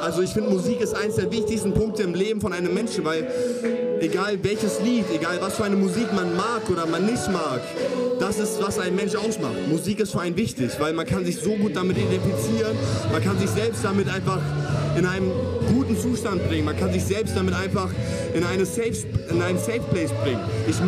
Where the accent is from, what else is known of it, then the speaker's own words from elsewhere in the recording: Bremen, Germany; Ich komme aus Bremen.